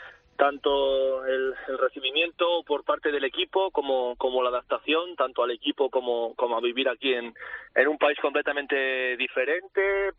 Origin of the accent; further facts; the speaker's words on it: León, Castile and León, Spain; yo soy de León, con lo cual sé de lo que me habla